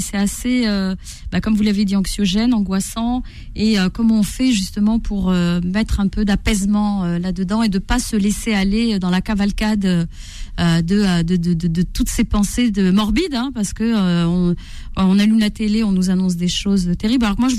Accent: Corsica, France; J'étais en Corse, donc retour aux sources, parce que j'ai grandi en Corse.

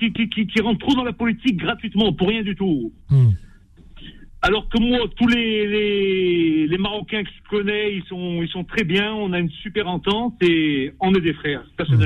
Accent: Algeria; je suis algérien.

